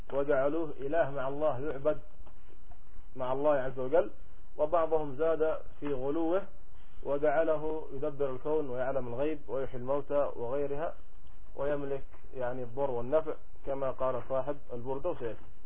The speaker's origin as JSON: {"language": "Arabic", "region": "Aden", "country": "Yemen", "said": "الذي مقبور عندنا في عدن"}